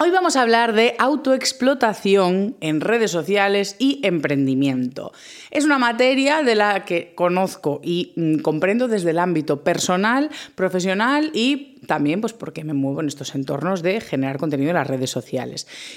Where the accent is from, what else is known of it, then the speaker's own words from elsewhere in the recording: A Coruña, Galicia, Spain; yo soy del norte, soy de Galicia, a Coruña, y aquí pues somos bastante irónicos, tenemos bastante retranca que se conoce